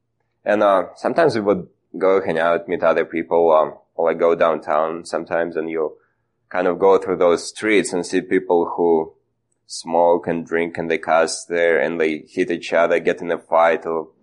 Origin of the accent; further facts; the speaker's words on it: Russia; Well, being born and raised in Russia, in a communist country, I had no background of any religion.